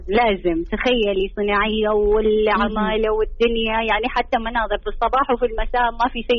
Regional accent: Jeddah, Makkah Province, Saudi Arabia; لا في جدة أنا

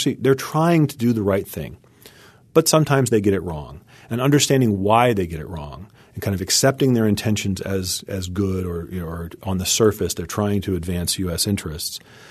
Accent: United States; As an American, I find it just sort of – it's sort of gratifying.

